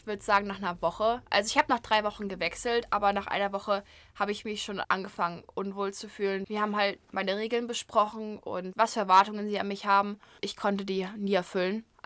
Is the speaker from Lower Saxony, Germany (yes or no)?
no; Mannheim, Baden-Württemberg, Germany; now in United States; bin 16 und wohne in Mannheim, das ist in Baden-Württemberg. Ich wohne auch hier in Missouri